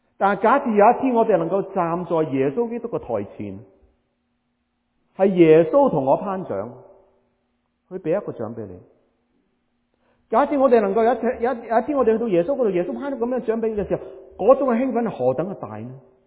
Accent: China; 喺一個西方社會，我個中國人喺西方社會讀神學，攞兩個大獎。

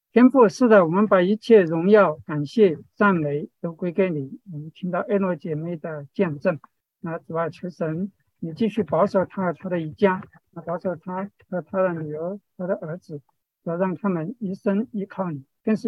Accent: Sichuan, China; born there; 我是1970年出生在四川一个农村

